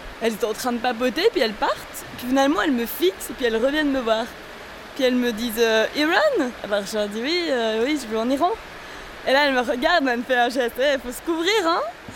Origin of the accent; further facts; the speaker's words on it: Switzerland; « Oui, mais nous, on est Suisse, donc on est différent. »